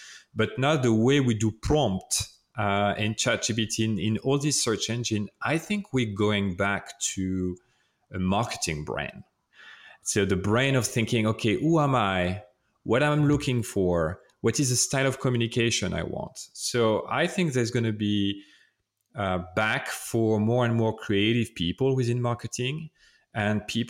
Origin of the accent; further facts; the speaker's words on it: France; accent: French; English is a second language; And sorry, that's my French accent for those who can't hear it.